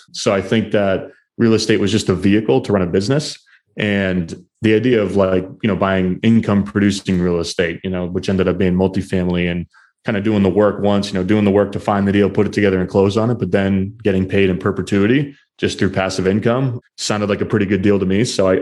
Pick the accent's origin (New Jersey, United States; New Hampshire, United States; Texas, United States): New Hampshire, United States; not too far from my hometown up in New Hampshire, about an hour north of Boston.